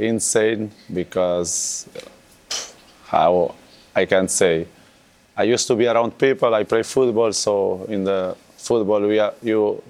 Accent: Cape Verde; before we used to say we are from Cabo Verde or Cape Verde

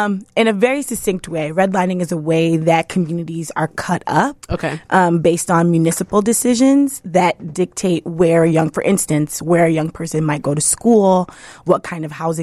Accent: New York City, New York, United States; I am from New York City. I'm from the Bronx, the boogie down. I live in Brooklyn where all the other traders live.

